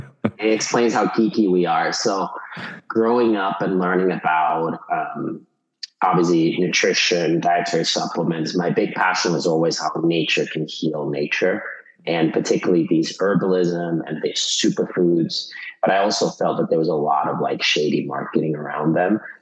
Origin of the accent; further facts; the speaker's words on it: Pirkanmaa, Finland; so I'm originally from Finland. I'm a 13th generation family farmer.